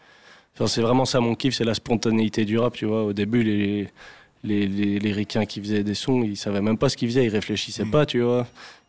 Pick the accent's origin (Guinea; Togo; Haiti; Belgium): Belgium; c'est bien en tant que belge de jouer là-dessus.